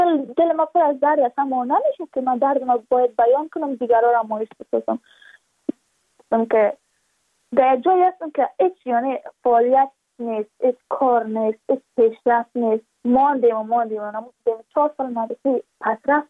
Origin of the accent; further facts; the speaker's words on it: Badakhshan, Afghanistan; چون ما از بدخشان هستیم، یعنی منطقای دور دستش،